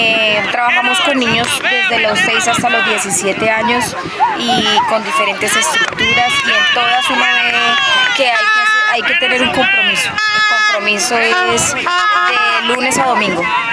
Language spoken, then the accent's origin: Spanish; Cúcuta, Norte de Santander, Colombia; now in Bogotá, Colombia; no soy de acá, yo soy de Cúcuta, norte de Santander, y Bogotá me abrió las puertas y me permitió trabajar acá, y todo el tiempo me he mantenido allí durante 8 años.